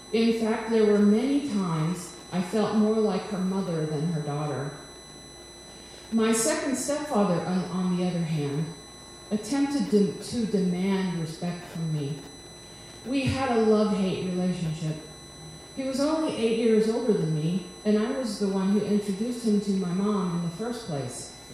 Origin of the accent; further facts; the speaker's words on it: Midwest, United States; when I was growing up in the Midwest during the Reagan-Bush era?